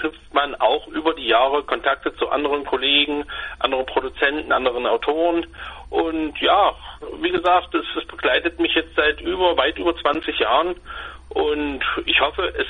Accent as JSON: {"language": "German", "region": "Saxony-Anhalt", "country": "Germany", "said": "Ich komme aus dem schönen Sachsen-Anhalt. Bin in einem kleinen Dörfchen geboren, nahe Köthen oder nahe Dessau. Das sagt vielleicht den einem oder anderen doch ein bisschen mehr. Wohne aber jetzt in der schönen Gemeinde Mulde-Stausee"}